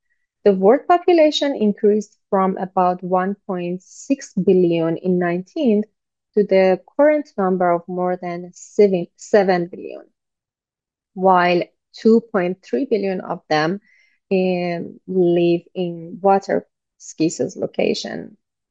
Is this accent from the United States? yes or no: no; Iran; English is a second language; I'm originally from Iran and I'm a doctoral researcher in University of UBaskila